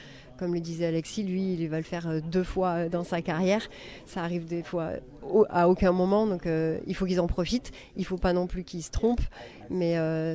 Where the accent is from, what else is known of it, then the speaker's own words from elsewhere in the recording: Aix-en-Provence, Provence-Alpes-Côte d'Azur, France; Je suis de la région PACA et je suis d'Aix-en-Provence.